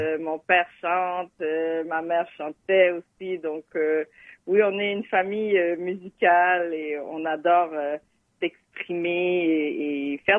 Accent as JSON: {"language": "French", "town": "Montreal", "region": "Quebec", "country": "Canada", "tie": "born or raised there", "said": "mes études à Montréal et je suis une Montréalaise depuis plusieurs années. Mmh. J'ai visité Maurice, bien sûr, mais mon hometown, c'est Montréal."}